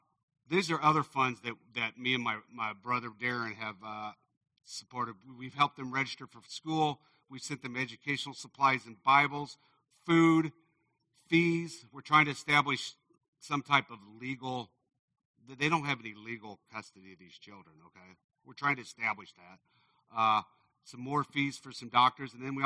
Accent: Iowa, United States; Well, by God's grace, I'm being from Iowa.

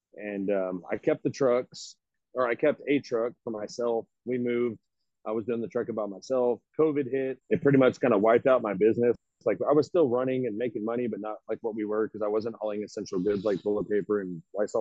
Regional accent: Fort Worth, Texas, United States; No, I'm actually from Fort Worth

